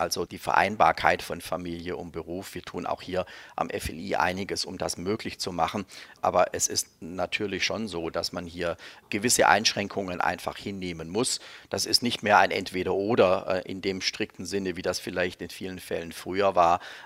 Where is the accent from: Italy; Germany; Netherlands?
Germany; Baden-Württemberg; accent: Swabian; now in Northeast Germany; ich bin jetzt seit sehr, sehr langer Zeit hier oben im Nordosten. Ich glaube, da würde das Schwäbisch eher in der Kommunikation Schwierigkeiten bereiten. Aber ich höre es schon noch. Also, wir könnten das auch schon auch in Schwäbisch machen.